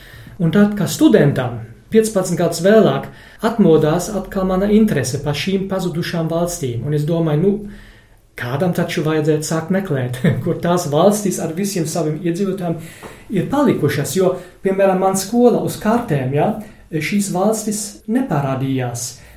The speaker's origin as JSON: {"language": "Latvian", "region": "North Rhine-Westphalia", "country": "Germany", "second_language": "Latvian", "said": "Man nav ģimenes saiknes ar Baltiju, ne mazākas, ja nulle. Es esmu kāds 100% vai 1000% vācietis. Es esmu no Vestfālenes un ģimene vienmēr bija vācieši."}